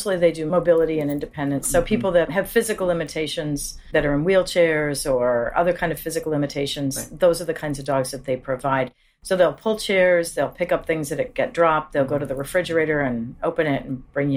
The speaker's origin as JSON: {"language": "English", "town": "Omaha", "region": "Nebraska", "country": "United States", "tie": "born or raised there", "also_born_or_lived": "Ames, Iowa", "said": "Yeah, I'm from Omaha. So I ended up in Ames for seven years."}